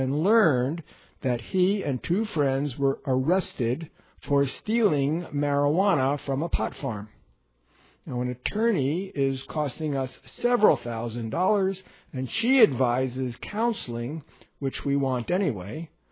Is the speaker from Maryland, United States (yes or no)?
no; New Jersey, United States; I'm from New Jersey, so we stick R's in that don't belong there.